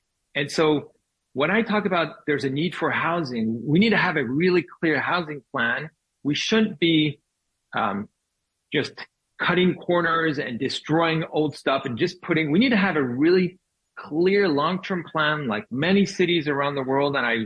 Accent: France; So just a little background. I was raised in France. My mother's Jewish. My entire American family is Jewish. My father was French.

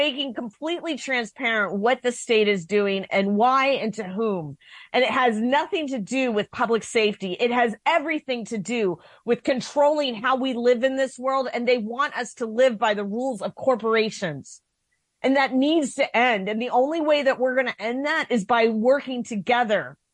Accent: New York, United States; as a New Yorker who lived through an actual, what I consider a terrorist attack

